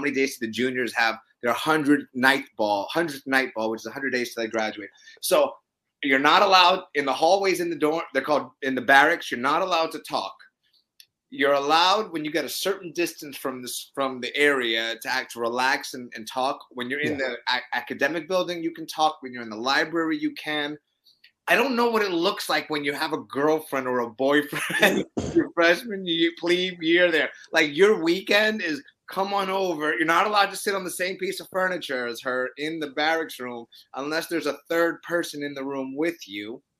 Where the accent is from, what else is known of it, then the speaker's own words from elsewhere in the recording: Brooklyn, New York, United States; I'm a New Yorker. Grew up in Brooklyn.